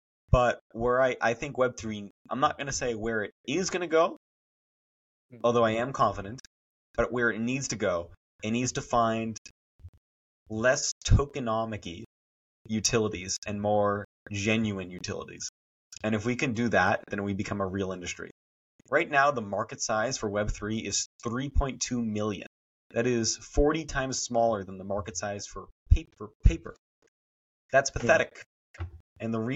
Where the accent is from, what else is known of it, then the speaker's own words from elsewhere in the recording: Massachusetts, United States; I needed to involve the DA's office from my home state of Massachusetts